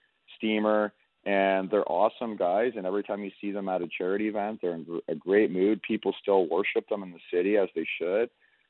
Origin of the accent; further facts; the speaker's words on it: Canada; I'm a Canadian. I like the seasons. I like winter, especially. I grew up skating outside and on frozen lakes